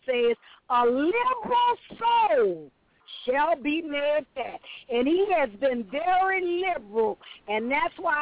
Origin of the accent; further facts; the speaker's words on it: New Orleans, Louisiana, United States; I'm from New Orleans, so we used to breaking folks down and giving them nicknames.